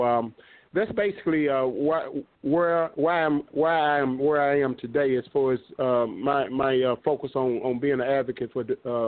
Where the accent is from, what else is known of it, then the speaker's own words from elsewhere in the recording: Memphis, Tennessee, United States; I grew up in the Hurt Village Housing Projects, the oldest of nine children to a single mother.